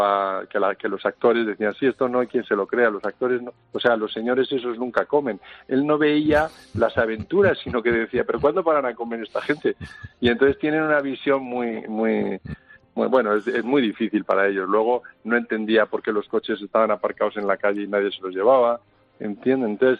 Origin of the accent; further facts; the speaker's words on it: Spain; lo dice un español